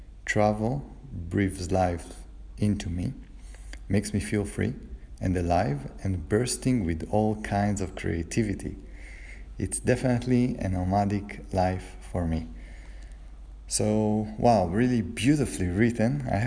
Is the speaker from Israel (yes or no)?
yes; Israel; it's pretty interesting to see that I have less of a life when I'm staying in my home country in Israel in comparison to where I'm traveling.